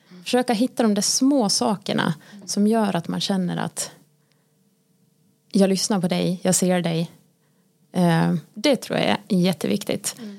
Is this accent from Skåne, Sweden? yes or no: no; Dalarna County, Sweden; Ja, jag är ju en dalkulla som bor i Vansbro.